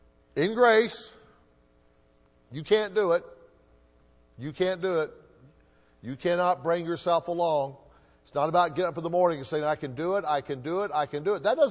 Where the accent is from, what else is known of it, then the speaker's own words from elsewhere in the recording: Hutchinson, Kansas, United States; started my hometown church a year later in Hutchinson, Kansas.